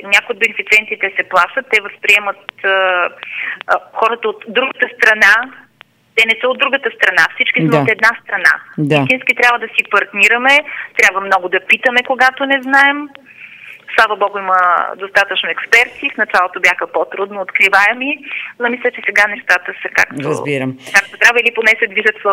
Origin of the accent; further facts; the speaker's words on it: Gabrovo, Gabrovo Province, Bulgaria; Аз съм от Габрово. В моя град е роден един от най-големите индустриалци на България